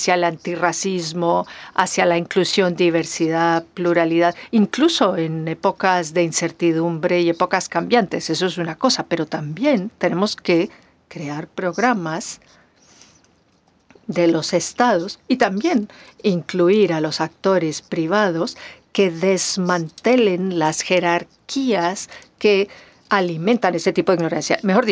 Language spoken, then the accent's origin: Spanish; South Africa; sobre todo en mi país, Sudáfrica, esos estudios han mostrado que no se hace suficiente énfasis en la sociedad africana precolonial